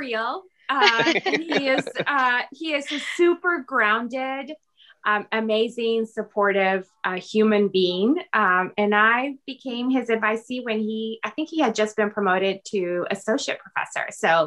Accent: Houston, Texas, United States; So I am from Houston, Texas, and I attended Rice University as an undergrad.

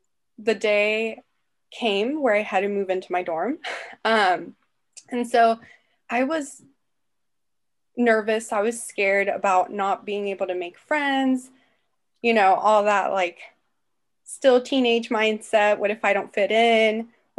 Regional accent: Half Moon Bay, California, United States; so I'm from Half Moon Bay. It's a little small town in the Bay Area.

